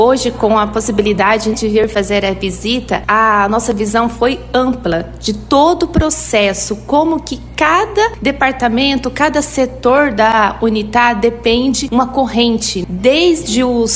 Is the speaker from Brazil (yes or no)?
yes; Ubiratã, Paraná, Brazil; eu, como filha de Ubiratã, nasci aqui em Ubiratã, cresci, hoje eu tenho a minha família formada também aqui neste município.